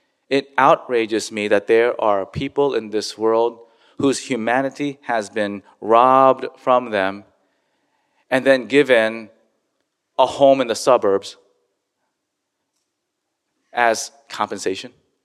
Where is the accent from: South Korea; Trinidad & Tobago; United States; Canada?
South Korea; You know, my home country of Korea was ruined.